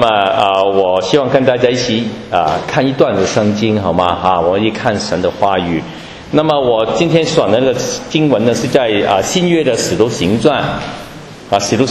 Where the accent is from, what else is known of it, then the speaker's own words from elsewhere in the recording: Hong Kong; also born or lived in United Kingdom; now in Toronto, Canada; 我是从香港出生啊，香港长大，那么后来就去了英国念书啊，然后呢就21年前。就去到加拿大的多伦多啊，在那边啊教学，有我的家庭就在那边啊。